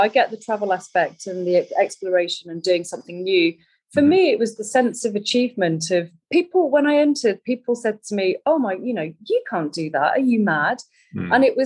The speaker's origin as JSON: {"language": "English", "region": "East Midlands", "country": "United Kingdom", "tie": "born or raised there", "said": "I grew up in the Peak District with a very good running father"}